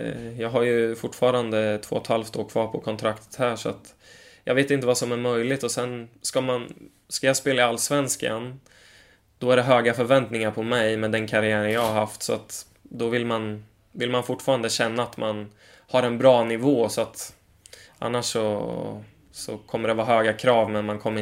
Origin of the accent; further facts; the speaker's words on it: Kumla, Örebro County, Sweden; där jag växte upp i Kumla